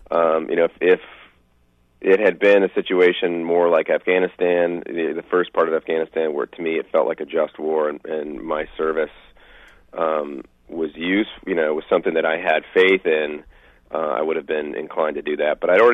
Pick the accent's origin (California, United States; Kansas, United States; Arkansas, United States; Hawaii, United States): California, United States; San Diego; Even when I grew up in San Diego, which is a very, very much a military town